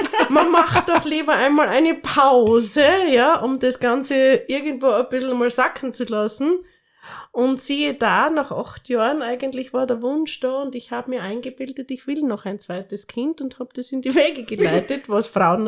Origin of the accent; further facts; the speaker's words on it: Styria, Austria; now in Radegund, Austria; Ja, ich bin eigentlich aus der Südoststeiermark. Mhm. Ja, bin nach Radegund hierher gezogen